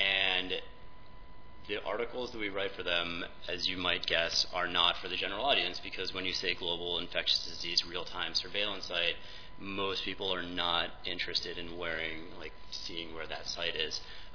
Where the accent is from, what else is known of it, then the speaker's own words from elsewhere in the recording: Pittsburgh, Pennsylvania, United States; And I'm from Pittsburgh.